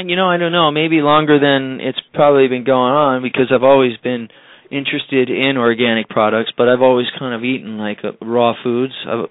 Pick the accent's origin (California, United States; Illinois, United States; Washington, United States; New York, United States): Washington, United States; Seattle; I grew up partly in the Northwest too, in Seattle area.